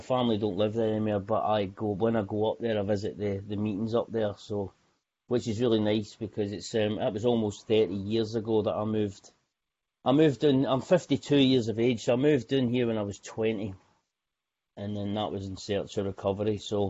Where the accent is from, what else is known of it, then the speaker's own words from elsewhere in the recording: Scotland, United Kingdom; also born or lived in Glasgow; now in Gosport, United Kingdom; I am a Scotsman in a foreign land. I live in the south coast of England. I live in a place called Gosport, which is in Hampshire, right beside the seaside.